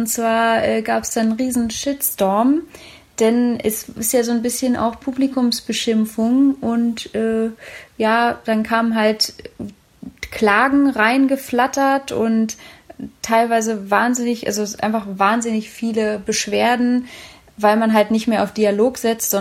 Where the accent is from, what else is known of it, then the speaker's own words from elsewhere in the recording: Berlin, Germany; aus meiner Heimatstadt, meine Mutterstadt Berlin.